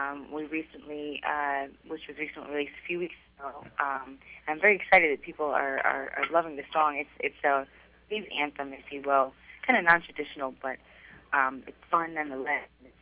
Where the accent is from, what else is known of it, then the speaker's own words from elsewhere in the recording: Brooklyn, New York, United States; You know, but I grew up in Brooklyn, New York, so I've got, like, I'm Puerto Rican again. And then I grew up in Brooklyn, New York, so I've got, like, a mix of influences, you know.